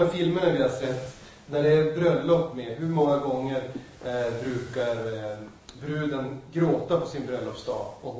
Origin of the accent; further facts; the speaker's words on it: United States; Swedish is a second language; now in Sweden; Jag känner att jag är amerikan, jag är främmande i någon mån